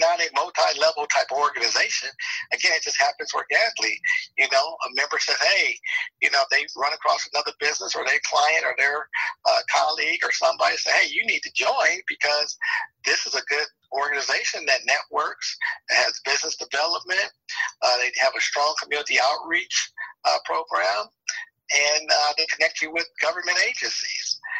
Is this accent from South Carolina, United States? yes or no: no; Los Angeles, California, United States; We all grew up in South LA. I grew up in South LA.